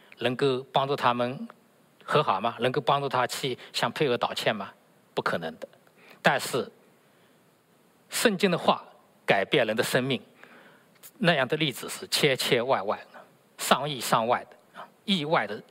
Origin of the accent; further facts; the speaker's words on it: China; 那我们中国人也不该落后的啊！我们中国有一位基督徒叫小敏